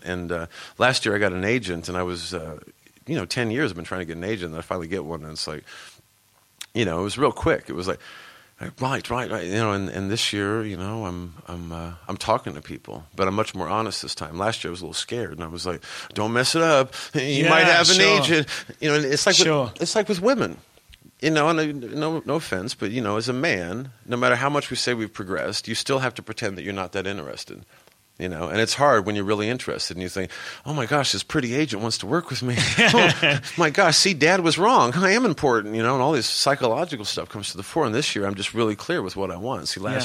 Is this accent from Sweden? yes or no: no; United Kingdom; I'm too... I'm British in that regard.